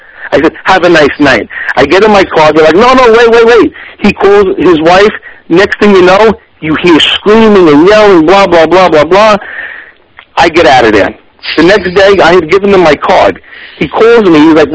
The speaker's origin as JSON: {"language": "English", "region": "New York", "country": "United States", "tie": "born or raised there", "said": "You know what, growing up in New York, there, you know, there's a certain way you grow up, and everybody has an attitude"}